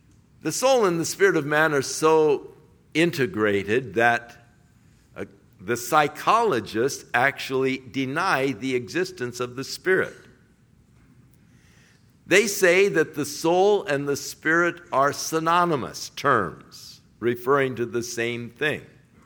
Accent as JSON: {"language": "English", "town": "Ventura", "region": "California", "country": "United States", "tie": "born or raised there", "said": "And I grew up in Ventura. I knew this guy."}